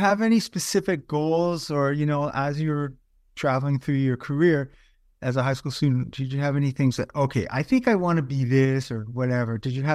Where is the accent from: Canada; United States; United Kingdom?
Canada; I'm from Canada